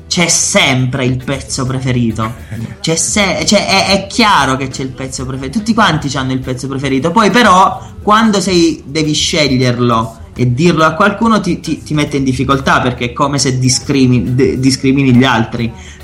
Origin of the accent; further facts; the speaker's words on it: Atri, Abruzzo, Italy; qua c'è un attore di Atri, appunto, del mio paese